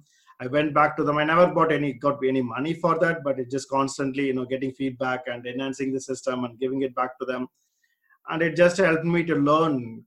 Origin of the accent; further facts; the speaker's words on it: India; moved away as an adult; now in United Kingdom; Like I grew up in India. I came to UK when I was 22. That is in 2000. So until that point, all my childhood, schooling, university, everything was in India.